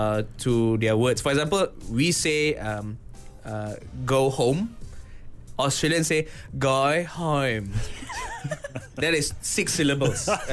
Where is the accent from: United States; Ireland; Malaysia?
Malaysia; I'm a Malaysian with dignity.